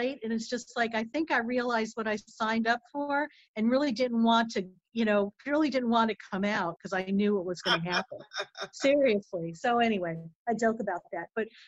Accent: Connecticut, United States; And for me, I grew up in Connecticut, which is on the opposite coast.

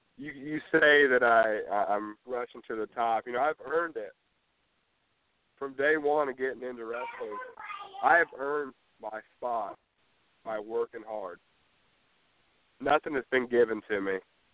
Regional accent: Shelbyville, United States; It's my hometown, too. I'm not the only one out there. This is my hometown, too. I'm pushing it for ninth. I'm doing everything I can to represent Shelbyville.

